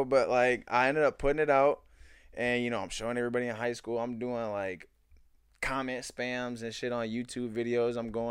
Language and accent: English; Saginaw, Michigan, United States; also born or lived in Midland; I'm from Michigan, like we said. Saginaw, fucking was young. I've been kind of back and forth between Saginaw, Midland.